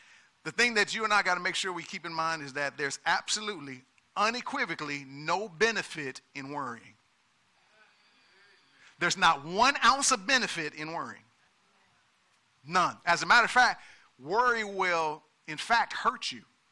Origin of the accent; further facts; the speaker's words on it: Detroit, Michigan, United States; I'm from Detroit, so I was reading the Detroit Free Press or the Detroit News.